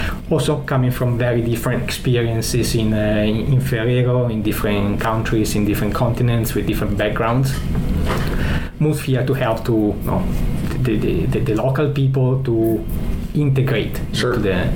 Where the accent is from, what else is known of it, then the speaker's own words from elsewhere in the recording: Italy; born there; English is a second language; moved away as an adult; As you can guess from my accent, I was not born here. I was born in Italy, so I'm Italian